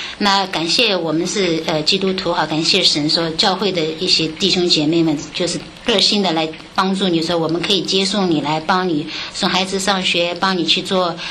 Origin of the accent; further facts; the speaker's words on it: Shanghai, China; 即使我在中国，我是来自上海，